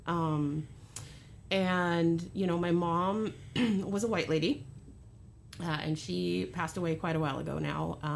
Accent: Oakland, California, United States; The street I grew up on in Oakland is a street that has pretty much one residential house on it. And that's the house I grew up in.

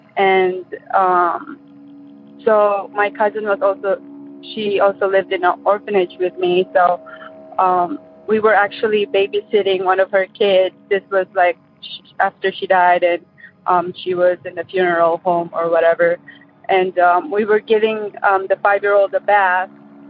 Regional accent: Michigan, United States; also born or lived in Philippines; I'm from Michigan.

